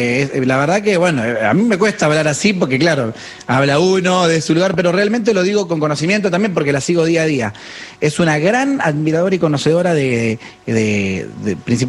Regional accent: Argentina

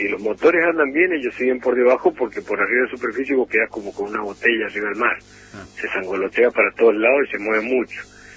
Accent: Real del Padre, Mendoza, Argentina; also born or lived in General Alvear; Nosotros nacimos en la General Alvear, pero muy pequeño, a los 3 años, y yo 5, y nos vinimos a Real del Padre.

